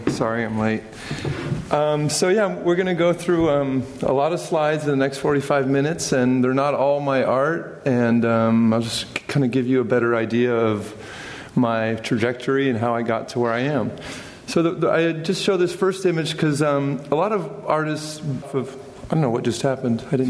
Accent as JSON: {"language": "English", "region": "California", "country": "United States", "tie": "born or raised there", "said": "I grew up surfing in California."}